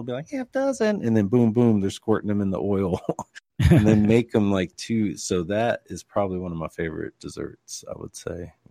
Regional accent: the South, United States; So I grew up in the South, so I have a crazy sweet tooth.

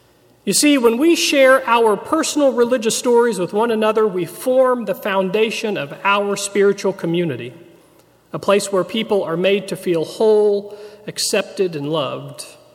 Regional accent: Farmington, Missouri, United States; moved away; also born or lived in Chicago / Boulder / St. Louis; I moved across the country whenever I felt like it, from my hometown of Farmington, Missouri, to Chicago, then to Boulder, Colorado, and later to St. Louis.

